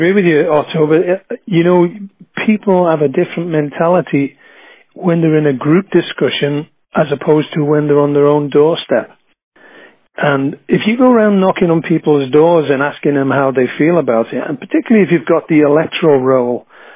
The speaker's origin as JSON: {"language": "English", "region": "England", "country": "United Kingdom", "said": "I don't know. I'm from England."}